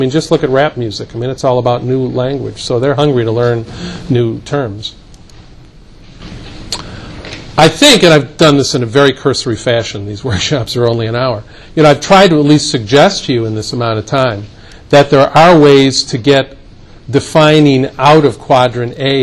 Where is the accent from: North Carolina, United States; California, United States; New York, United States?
New York, United States; Rochester; In New York State, where I'm from Rochester, New York, I forgot to mention that.